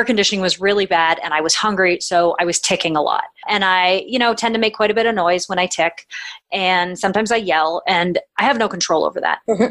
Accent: Canada; I'm Canadian

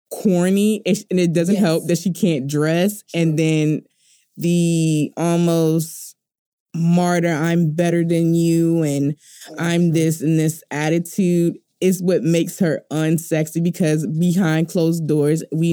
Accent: Baltimore, Maryland, United States; I'm from Baltimore. We know what Jamal Bryant do. We know the baby mama scandals in Baltimore.

